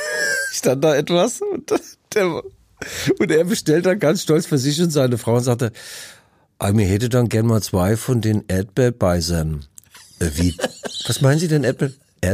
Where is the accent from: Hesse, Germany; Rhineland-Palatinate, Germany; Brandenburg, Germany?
Rhineland-Palatinate, Germany; Mainz; Wenn du eine kennengelernt hast, sagt die, wo kommst du her? Aus Mainz.